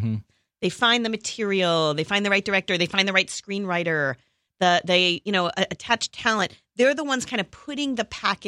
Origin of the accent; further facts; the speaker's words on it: Los Angeles, California, United States; also born or lived in New York; I'm a total weather wimp because I grew up here and look outside.